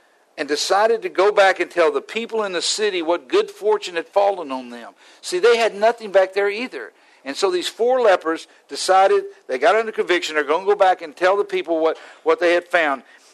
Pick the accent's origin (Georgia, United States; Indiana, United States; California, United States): Georgia, United States; Atlanta; born there; I was in Atlanta. I was born in Atlanta.